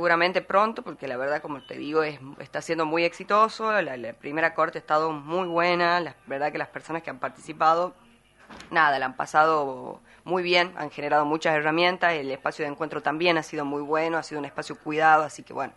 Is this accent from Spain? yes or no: no; Argentina; plantea ideas que ya lo hemos vivido como argentinos.